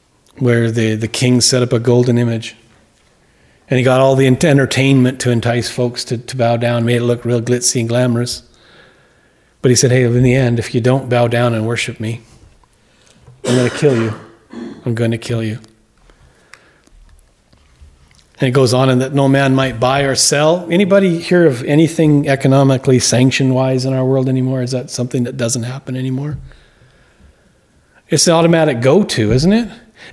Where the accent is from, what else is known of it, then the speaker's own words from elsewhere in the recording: Canada; also born or lived in United States; And I am a Canadian, and I'm both American and a Canadian, but I lived in Canada.